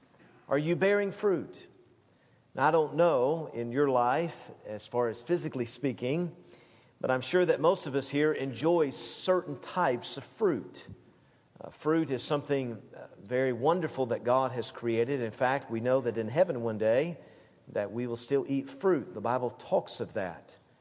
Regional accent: Tennessee, United States; Now, I grew up in Tennessee where my grandfather, my mom's dad, he had all kinds of apple trees in his yard.

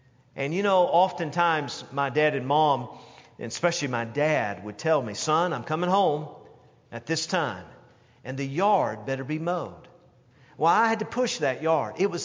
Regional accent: Knoxville, Tennessee, United States; I grew up in Knoxville, Tennessee, and I grew up in a day and time

